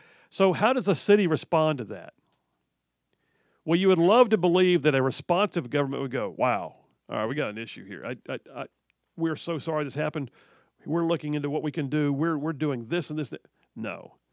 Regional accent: Birmingham, Alabama, United States; I did a lot of my growing up in the Birmingham area, all over West Birmingham, in places that are now somewhat blighted.

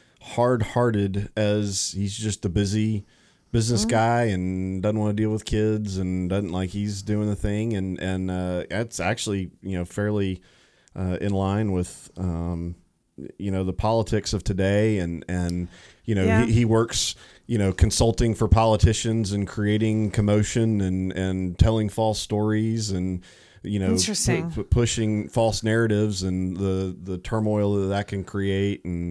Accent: South Carolina, United States; So I'm not an Alabama guy. I grew up in South Carolina and been here for, I guess now 12 years.

